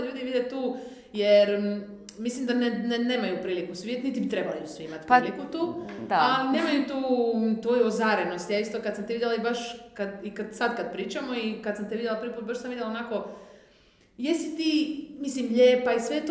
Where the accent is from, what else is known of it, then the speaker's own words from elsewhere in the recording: Croatia; Pogotovo kod nas u Hrvatskoj